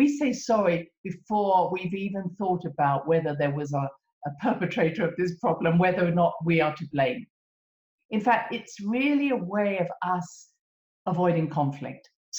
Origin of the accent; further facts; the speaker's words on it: United Kingdom; as a Brit